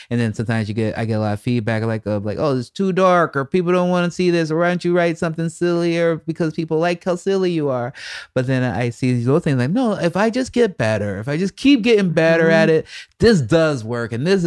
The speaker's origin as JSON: {"language": "English", "town": "Chicago", "region": "Illinois", "country": "United States", "tie": "born or raised there", "said": "I grew up in Southside Chicago and it's kind of dangerous"}